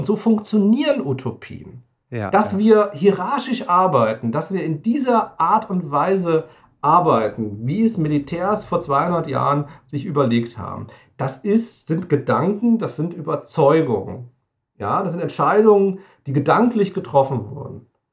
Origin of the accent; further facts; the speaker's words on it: Hesse, Germany; weil tatsächlich komme ich aus der Nähe von Wiesbaden